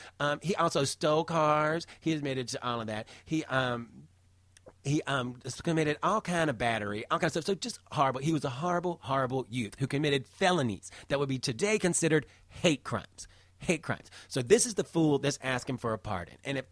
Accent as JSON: {"language": "English", "region": "North Carolina", "country": "United States", "tie": "born or raised there", "said": "I am a redneck from the South, grew up in North Carolina, small town outside of Charlotte, and I was exposed to all kind of racism growing up"}